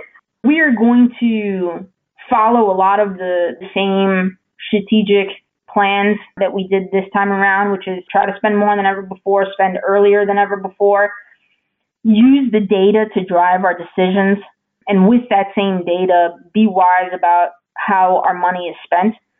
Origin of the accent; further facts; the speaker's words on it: New Jersey, United States; I'm a little biased. I'm originally from New Jersey, so I'm very excited about what that means.